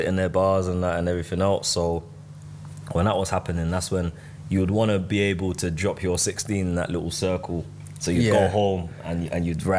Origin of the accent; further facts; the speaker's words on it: London, United Kingdom; because we're from South London and whatever, and no one knew about us.